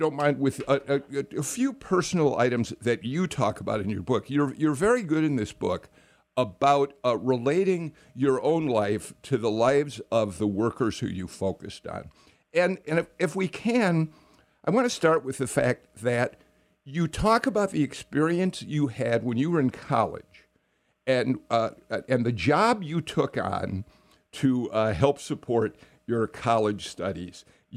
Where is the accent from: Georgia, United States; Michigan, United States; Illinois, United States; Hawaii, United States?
Illinois, United States; Chicago; Most of you know I grew up in Chicago.